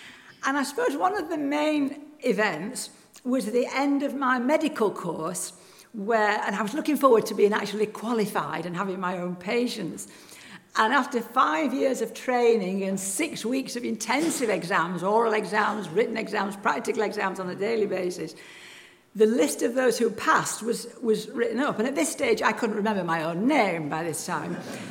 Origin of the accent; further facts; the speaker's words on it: North West England, United Kingdom; I was brought up in Lancashire, and so every year when I was little, we used to go to Blackpool for our holidays.